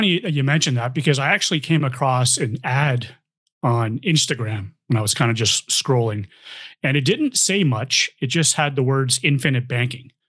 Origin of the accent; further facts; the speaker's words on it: Toronto, Ontario, Canada; So, I'm in the East Coast now. I was born and raised in Toronto. That's where I grew up. I spent most of my youth there.